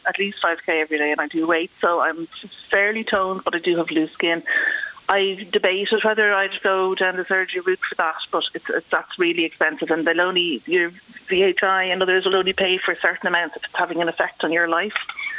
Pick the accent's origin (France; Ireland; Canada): Ireland; Dublin, Leinster; I'm from Dublin, but I went